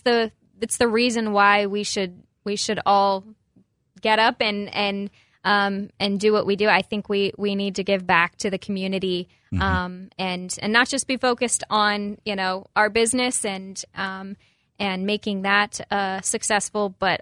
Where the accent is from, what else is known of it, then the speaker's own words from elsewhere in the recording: Galesburg, Illinois, United States; Born and raised in Galesburg, and I graduated JHS in 2010 and went to Illinois Wesleyan for 4 years. And right after graduating, returned home